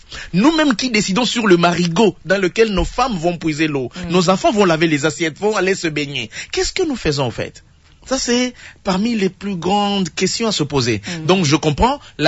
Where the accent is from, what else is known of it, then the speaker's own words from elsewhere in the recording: Kongolo, Tanganyika, DR Congo; Quand vous allez à Congolo, chez nous, en Mboulula, on mange l'encola.